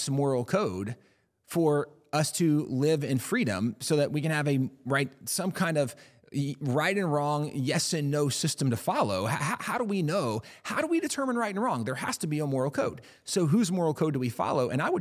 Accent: England, United Kingdom; So even growing up in England, you're very familiar with the Ten Commandments.

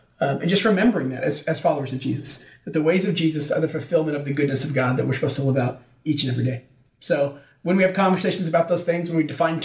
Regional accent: Texas, United States; So my buddy and I that I grew up with in Texas, who's at college with me, went to this place called Smoke

